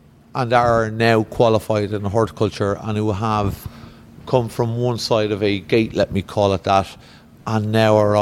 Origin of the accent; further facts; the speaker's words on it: Ireland; accent: Irish; My Irish accent in mind, how do you spell your, did you say Bickerdike?